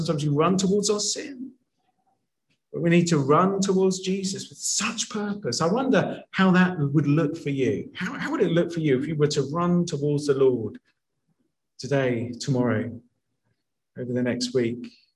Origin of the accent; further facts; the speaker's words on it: England, United Kingdom; You know, I mean, as English as we are, you know, we're not sitting on the pitch thinking about past defeats and past victories.